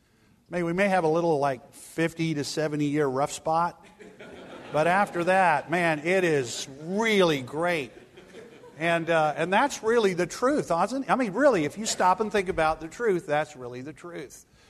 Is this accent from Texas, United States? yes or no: yes; McAllen, Texas, United States; I grew up down there in McAllen, Texas, and I had the privilege of going back.